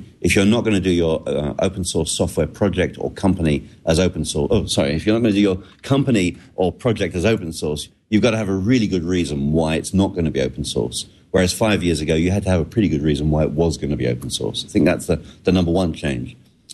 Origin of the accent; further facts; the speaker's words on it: England, United Kingdom; You can hear that I'm English and I live in England.